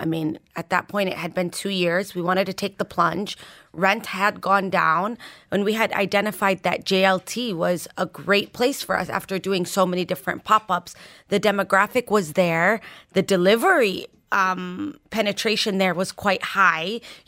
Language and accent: English; United States; like, where I grew up in the States, it's totally normal to walk into your local taqueria